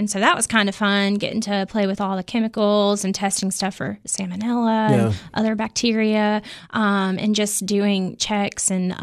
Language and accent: English; Alabama, United States; moved away as an adult; now in Tennessee, United States; I grew up in Alabama